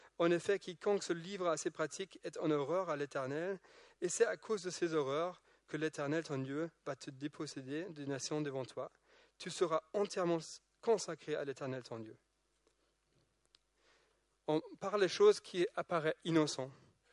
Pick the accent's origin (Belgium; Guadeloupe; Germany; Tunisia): Germany; now in France; Moi, je viens de l'Allemagne, mais là, en France